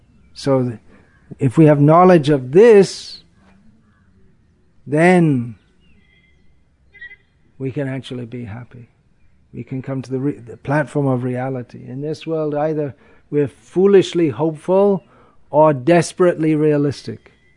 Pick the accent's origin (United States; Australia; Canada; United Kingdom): United Kingdom; England; It's French name, so being English, I'm a little wary about pronouncing French words